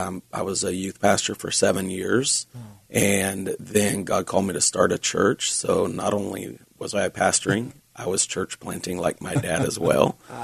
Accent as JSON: {"language": "English", "town": "Sacramento", "region": "California", "country": "United States", "tie": "born or raised there", "said": "Yeah, I am a PK, and I grew up here in Sacramento, and I am a home boy."}